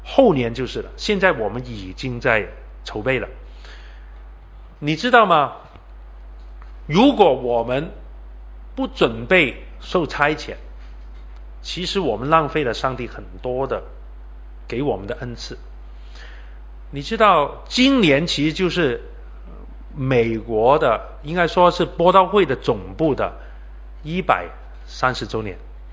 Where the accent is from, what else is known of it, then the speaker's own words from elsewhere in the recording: China; 我们中国人，我走到哪里都看见中国人，真的不得了。